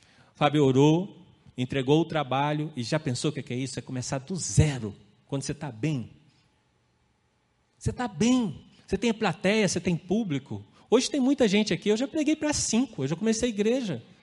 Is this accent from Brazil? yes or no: yes; Minas Gerais, Brazil; Eu escolhi essa por causa do quiabo, né? Como mineiro.